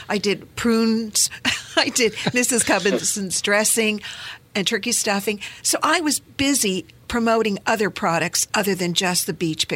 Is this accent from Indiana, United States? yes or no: yes; Indiana, United States; So I grew up here in Indiana, and I became Junior Miss Indiana and then Miss Indiana.